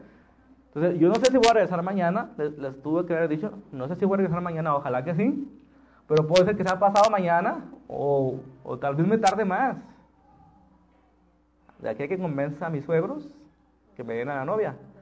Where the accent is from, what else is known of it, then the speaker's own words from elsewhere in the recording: Mexico; Suena raro para nosotros, que somos mexicanos